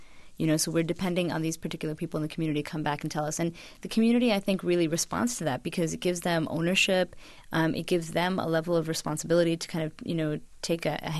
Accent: India; Myself, I'm Indian.

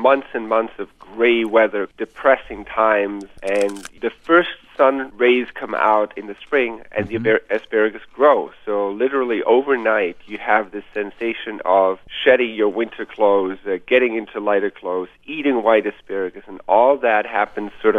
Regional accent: Germany; now in United States; It's kind of the nicest time where I grew up in Germany because they grow this white asparagus

